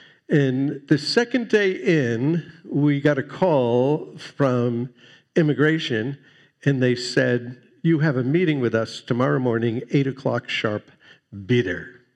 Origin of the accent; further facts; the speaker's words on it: New England, United States; So I'm a native New Englander. I never heard about Jesus growing up in New England.